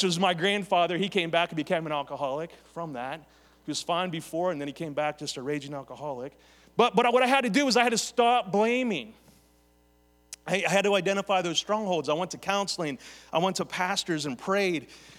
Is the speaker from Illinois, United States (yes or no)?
no; Beaver Falls, Pennsylvania, United States; growing up in Western Pennsylvania, in Beaver Falls, that's where I'm from, Beaver County, my father was an alcoholic, right?